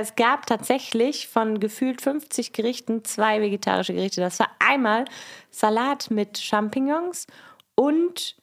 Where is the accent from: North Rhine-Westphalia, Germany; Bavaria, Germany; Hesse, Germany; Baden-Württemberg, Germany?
Bavaria, Germany; Erding; Ja, aus Erding.